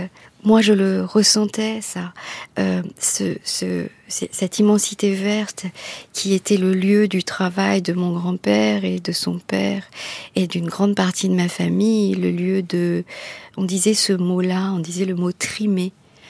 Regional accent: Piton, Rivière du Rempart, Mauritius; Moi, je suis née, j'ai grandi à Piton.

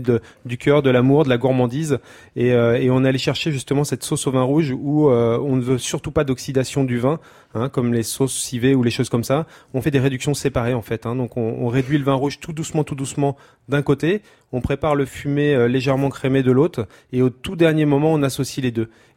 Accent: Vendôme, Centre-Val de Loire, France; born there; je suis issu d'une famille agricole, hein, je suis né à Vendôme, on a une ferme qui est à Saint-Jean-de-Froidmantel, avec la famille Martelière, c'est vraiment, voilà, c'est la cinquième génération du côté de ma maman.

